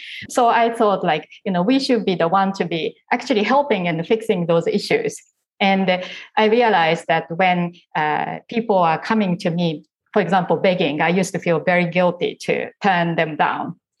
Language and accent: English; Japan; I came from Japan. And so even though I came from like a middle-class family